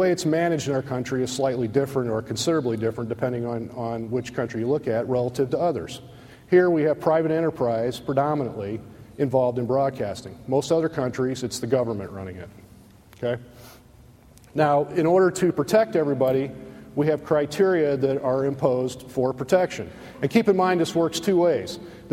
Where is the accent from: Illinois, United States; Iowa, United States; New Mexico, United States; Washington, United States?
Illinois, United States; Peoria; now in Canton, United States; As you know, I'm from the Peoria area. I've moved to Canton, Illinois, which is about 30 miles southwest of Peoria.